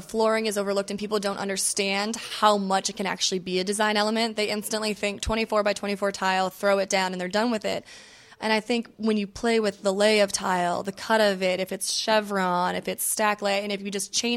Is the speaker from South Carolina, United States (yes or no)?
no; Miami, Florida, United States; which obviously I'm from Miami, so I have a great sense of that style here.